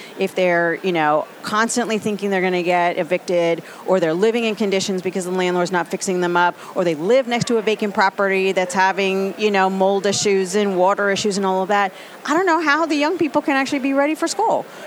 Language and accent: English; Puerto Rico; now in Baltimore, United States; Yeah, I'm from Puerto Rico. So, yes, I'm the very first Hispanic elected official in Baltimore City.